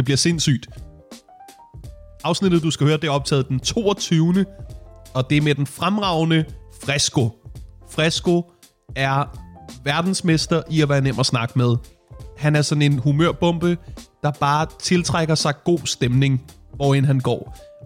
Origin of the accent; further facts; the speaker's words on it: Værløse, Capital Region of Denmark, Denmark; born there; Jeg kommer selv til at fejre jul i min fødeby Værløse.